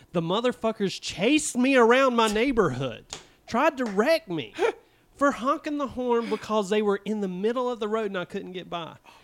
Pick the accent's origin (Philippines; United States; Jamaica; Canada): United States; North Carolina; Yeah, North Carolina.